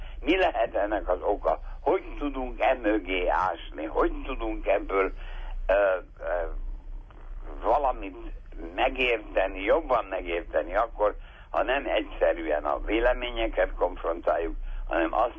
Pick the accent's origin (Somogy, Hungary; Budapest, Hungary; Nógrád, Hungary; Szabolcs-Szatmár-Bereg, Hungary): Budapest, Hungary; amikor én, mint pesti zsidó kisfiú, hát üldözött voltam